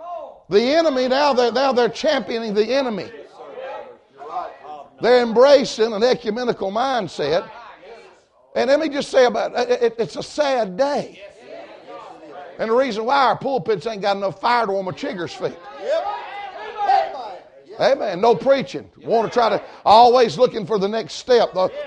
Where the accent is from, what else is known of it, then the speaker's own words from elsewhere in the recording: Murfreesboro, Tennessee, United States; Murfreesboro, Tennessee, one of the only aerospace schools. That's where the two pilots were trained in my hometown.